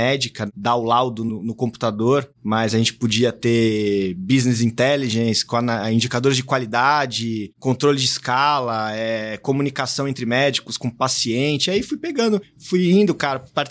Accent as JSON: {"language": "Portuguese", "region": "São Paulo", "country": "Brazil", "said": "E aí voltei pra São Paulo, sou daqui de São Paulo capital."}